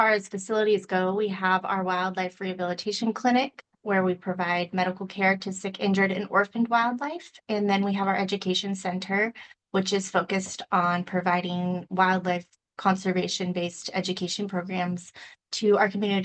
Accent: Astoria, Oregon, United States; And other than that, I'm just born and raised in Astoria. So, yeah.

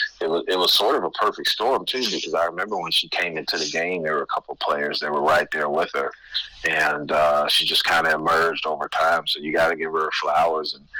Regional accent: Detroit, Michigan, United States; Well, I thought I was the Pistons growing up in Detroit.

